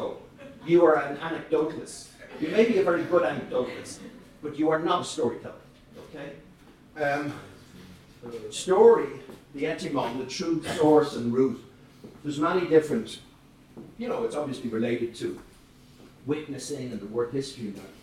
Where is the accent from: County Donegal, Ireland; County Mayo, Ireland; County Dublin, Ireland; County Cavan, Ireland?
County Dublin, Ireland; Dublin; because I'm from Dublin and I can walk across one part of the city to the other without passing a pub